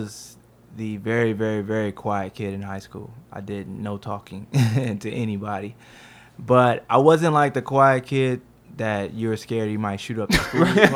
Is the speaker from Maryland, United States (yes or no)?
yes; Maryland, United States; Wow. Growing up in Prince George's County was so different than the lifestyle I'm in now. I grew up really honestly very sheltered.